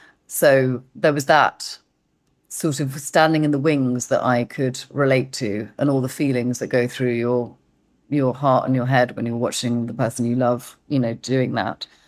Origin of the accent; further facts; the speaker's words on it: England, United Kingdom; I feel like I'm too English and too embarrassed to actually do all of that stuff, like keeping my dialect in between takes